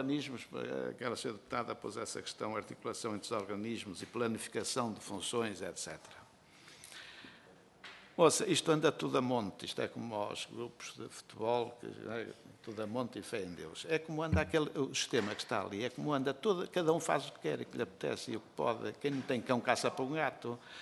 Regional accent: Norte, Portugal; Eu também sou do Norte, não é?

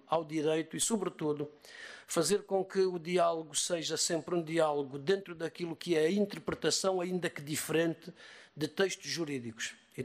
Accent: Angola; Eu tenho 2 nacionalidades, sou angolano e sou português

